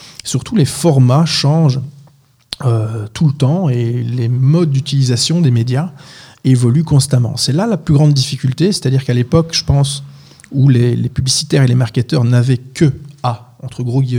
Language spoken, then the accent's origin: French; Belgium; là ici en Europe, enfin en Belgique en particulier, j'ai grandi en Belgique